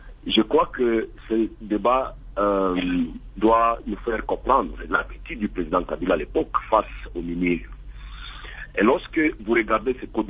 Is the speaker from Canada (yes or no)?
no; Bunia, Ituri, DR Congo; je donne le cours de fiscalité à l'université, chez nous, à Bounia, comme à Mangui, partout là où je passe